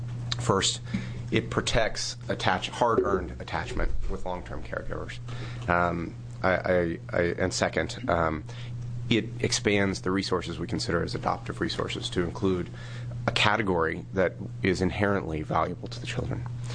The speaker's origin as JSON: {"language": "English", "town": "Roseburg", "region": "Oregon", "country": "United States", "tie": "born or raised there", "said": "I grew up in Oregon. I was actually born in Senator Cruz's district in Roseburg. I went to high school in Southern Oregon."}